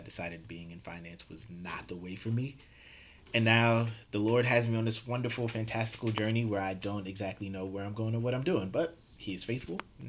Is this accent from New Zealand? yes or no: no; Brooklyn, New York, United States; from Brooklyn, born and raised.